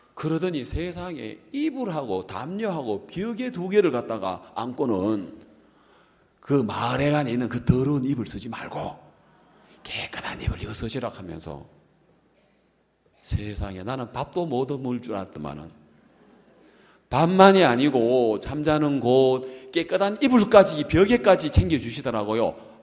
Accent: Gyeongsang, South Korea; accent: Gyeongsang dialect; 내가 경상도 사람인데 경상말 사투리 써가지고 전라도 가서 밥 얻어먹겠나

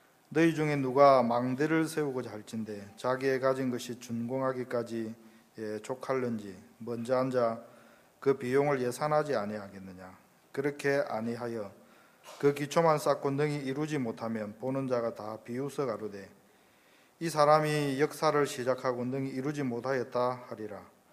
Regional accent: Gyeongsang, South Korea; accent: Gyeongsang; now in Seoul, South Korea; 제가 한 44년을 이렇게 경상도에서만 살다가 서울에 왔는데

